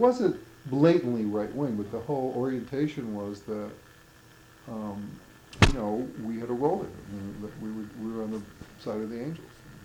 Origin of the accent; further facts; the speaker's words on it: New York City, New York, United States; I grew up in New York City, and I never met a farm boy.